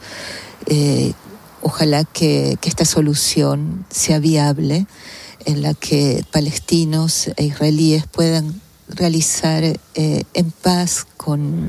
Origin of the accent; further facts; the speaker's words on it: Argentina; Yo también soy argentina